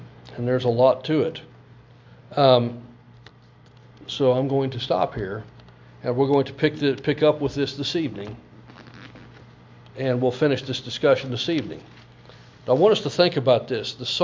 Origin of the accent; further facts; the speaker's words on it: Olathe, Kansas, United States; When I was a kid growing up, I grew up in Olathe, Kansas.